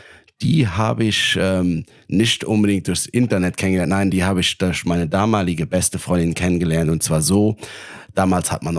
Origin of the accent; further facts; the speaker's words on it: Luxembourg; Ich komme aus Luxemburg, also ein kleineres Land